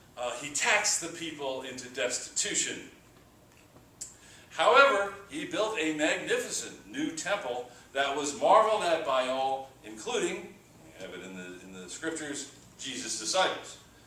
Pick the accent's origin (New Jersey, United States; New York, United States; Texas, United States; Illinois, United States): New York, United States; Long Island; although I was growing up on Long Island, several of our neighbors had random apple and pear trees.